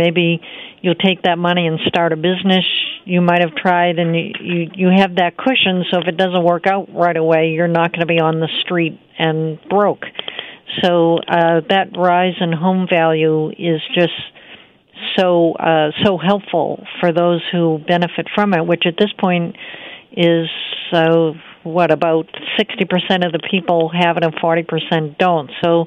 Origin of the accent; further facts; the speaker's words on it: New England, United States; Well, I'm from New England and was a homeowner then, so I totally see it.